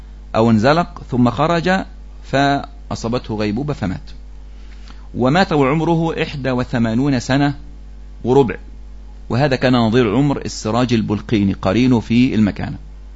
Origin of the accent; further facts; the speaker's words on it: Egypt; في عندنا في مصر حتى اسمها عرق العراق، عرق أظنها إيه تقريبا في الجنوب،